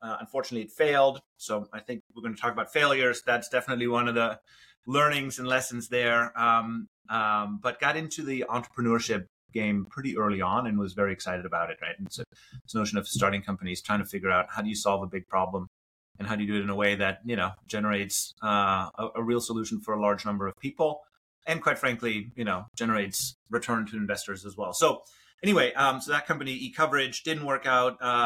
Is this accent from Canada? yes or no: no; Germany; moved away as an adult; now in United States; I was born in Germany and grew up there, came to the US for college, went to school on the East Coast in Philadelphia, Penn.